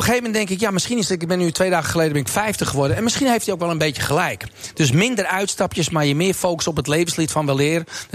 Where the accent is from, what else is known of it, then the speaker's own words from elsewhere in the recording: Amsterdam, North Holland, Netherlands; accent: Amsterdam; Net zoals mijn accent. We zitten nu in prachtig Amsterdam, maar echt het Amsterdamse accent, dat hoor je ook bijna niet meer.